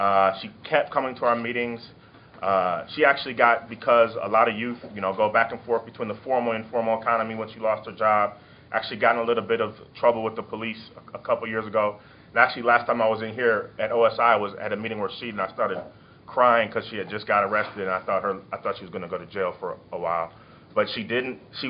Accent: Milwaukee, Wisconsin, United States; I grew up in Milwaukee, Wisconsin, and was a jock.

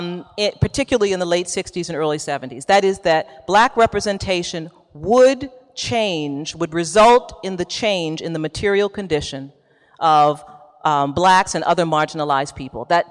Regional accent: New York, United States; now in Baltimore, United States; And I'm from New York

